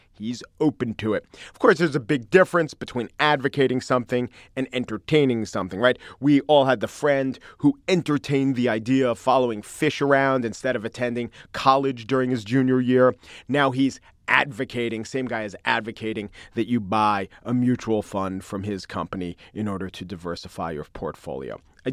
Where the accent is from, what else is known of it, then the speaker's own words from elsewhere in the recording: Long Island, New York, United States; I'm from Long Island.